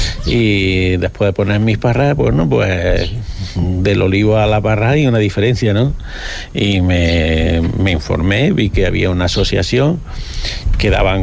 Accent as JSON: {"language": "Spanish", "town": "Córdoba", "region": "Andalusia", "country": "Spain", "said": "Yo nací en Córdoba, soy de Córdoba, y pues, llevo ya aquí 34, 35 años."}